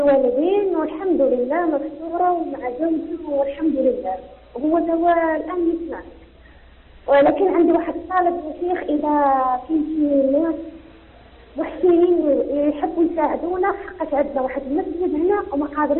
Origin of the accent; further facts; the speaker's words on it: Morocco; now in Spain; أنا مغربية ومقيمة في إسبانيا